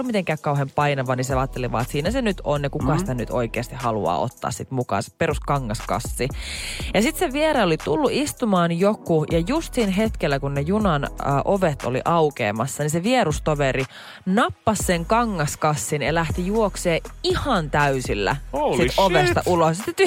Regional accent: Jyväskylä, Central Finland, Finland; kun mä oon Jyväskylästä ja mä oon kasvanut jotenkin sellaisessa, niin kuin, mitä mä sanoisin, semmoisen oma kotitalo lähiö

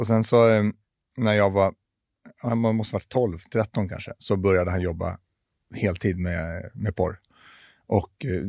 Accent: Stockholm, Stockholm County, Sweden; Min pappa är från Israel. Min mamma är härifrån. Och jag är uppvuxen på Södermalm.

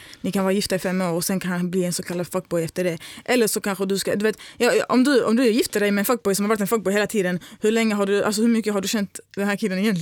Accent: Kosovo; jag är kosovoalban

